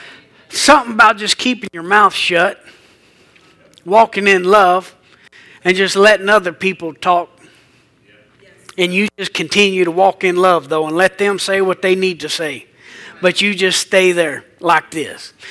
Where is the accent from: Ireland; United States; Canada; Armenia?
Ireland; Well, I can't help it. I'm Irish.